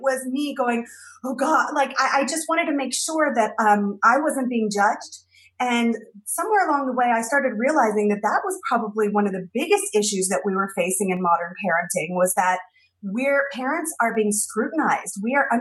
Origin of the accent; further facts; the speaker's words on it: Phoenix, Arizona, United States; Even when I was growing up, there was, I grew up in Phoenix, but there was a Jewish community